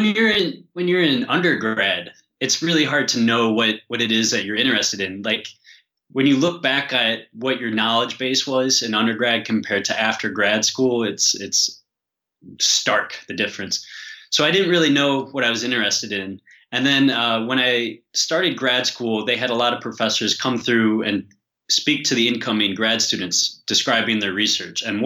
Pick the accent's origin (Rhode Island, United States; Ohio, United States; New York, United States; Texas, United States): Ohio, United States; now in Barcelona, Spain; I'm a comedian based in Barcelona. I'm from the States, though. I grew up in Ohio. And I've been living here in Barcelona for the last 4 years or so.